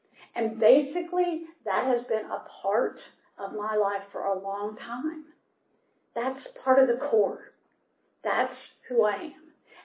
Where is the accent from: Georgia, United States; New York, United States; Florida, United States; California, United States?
Georgia, United States; Atlanta; I grew up here in Atlanta. I'm the youngest of four.